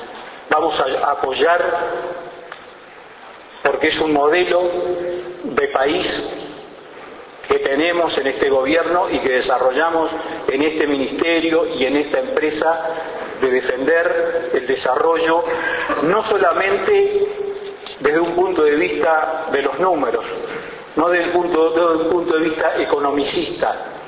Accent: Uruguay

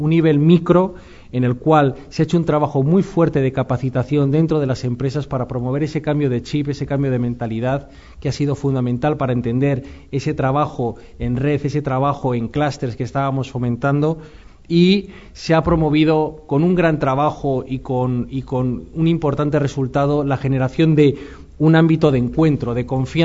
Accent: Basque Country, Spain; yo vengo del País Vasco

